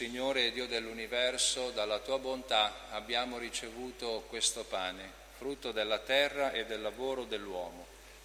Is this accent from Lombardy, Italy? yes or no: yes; Albino, Lombardy, Italy; Vengo dalla Val Seriana, Albino per la precisione.